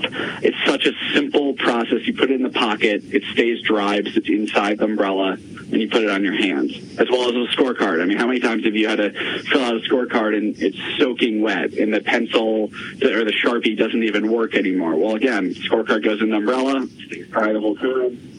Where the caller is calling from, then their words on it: New York City, New York, United States; And I'm calling from New York City and we had a nor'easter come through yesterday.